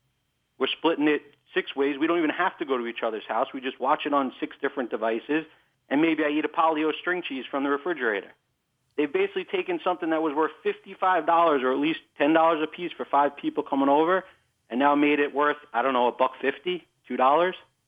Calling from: New York, United States; from Long Island.

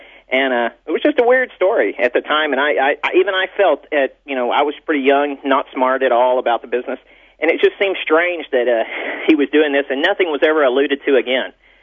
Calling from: Dallas, Texas, United States; in Dallas.

